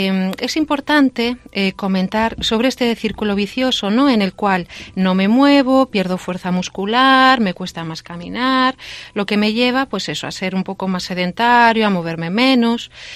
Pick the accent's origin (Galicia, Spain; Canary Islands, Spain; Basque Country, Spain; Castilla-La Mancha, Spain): Galicia, Spain; A Coruña; born there; Sí, nacimos en Coruña